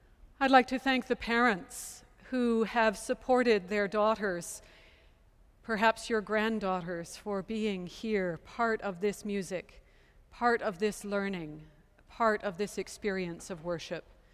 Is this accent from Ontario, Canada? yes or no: yes; London, Ontario, Canada; I grew up in London, Ontario, and was raised by a good Episcopalian Anglican who made sure that I was baptized and confirmed.